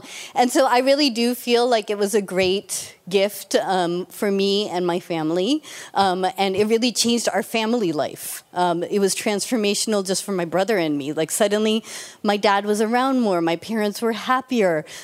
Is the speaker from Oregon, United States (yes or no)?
no; Boston, Massachusetts, United States; So kids growing up in Boston, we'd ask for tickets to the Celtics, a trip to Hawaii, a new Atari game, which shows how old we are, and new clothes.